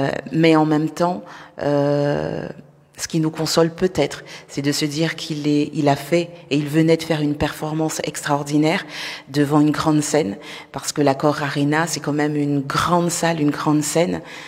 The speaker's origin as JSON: {"language": "French", "country": "French Guiana", "said": "j'ai mis un point d'honneur à commencer à tourner mes clips chez moi, à la maison, en Guyane"}